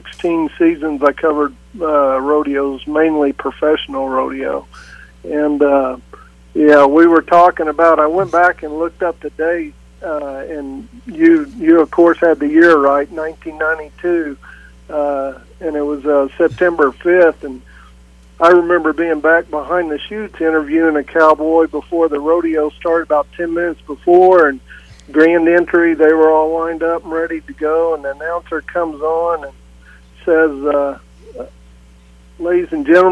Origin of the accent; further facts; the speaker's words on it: Enid, Oklahoma, United States; Yeah, I'm originally from Enid, Oklahoma, and then went to college at Oklahoma State